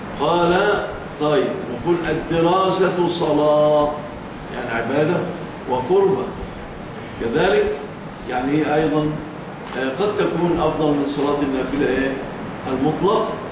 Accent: Egypt; إحنا طبعا مشهور عندنا في مصر الفول إيه؟

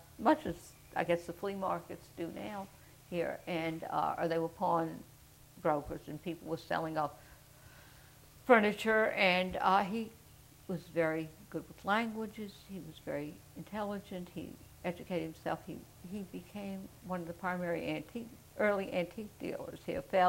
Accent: New Orleans, Louisiana, United States; We grew up near Napoleon Magazine in that area.

